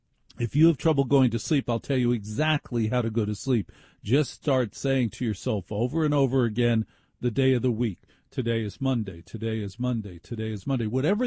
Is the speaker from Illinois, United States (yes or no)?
no; New York, United States; I lived in New York. I'm a New Yorker.